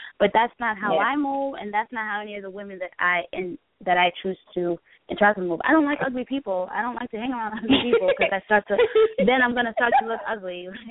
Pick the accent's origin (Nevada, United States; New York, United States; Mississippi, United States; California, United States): New York, United States; Brooklyn; I've never been pussy a day in my life. I'm from Brooklyn.